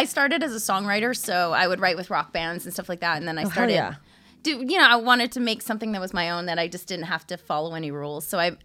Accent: Canada; We're from Canada. Leave us alone.

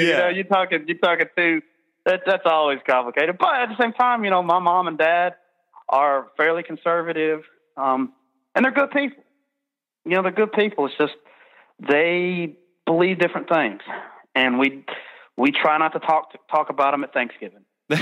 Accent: Birmingham, Alabama, United States; we're from Birmingham, Alabama

